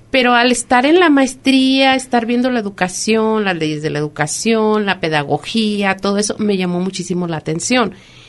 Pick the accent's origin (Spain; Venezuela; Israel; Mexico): Mexico; Colotlán, Jalisco; also born or lived in Mexico City; yo soy de aquí de Colotlán. Nací nada más en México, Distrito Federal, y inmediatamente del nacimiento nos mudamos aquí a Colotlán. De aquí son mis papás y siempre he estado aquí